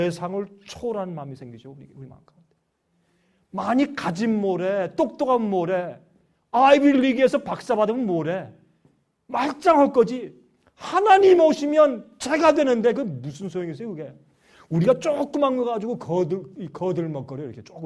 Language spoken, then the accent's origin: Korean; South Korea; now in United States; 저는 미국 교회 다니는데 제가 한국 사람이지만 미국 교회 다니니까